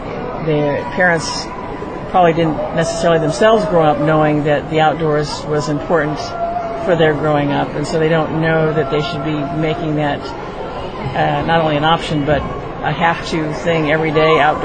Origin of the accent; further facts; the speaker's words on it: Syracuse, New York, United States; From Syracuse, New York